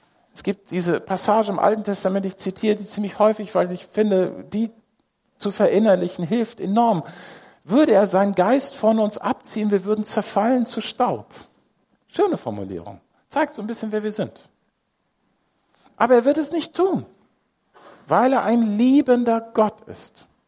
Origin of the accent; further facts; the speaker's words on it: Hamburg, Germany; in Hamburg als Hamburger mit irgendwelchen Leuten zu leben, zu arbeiten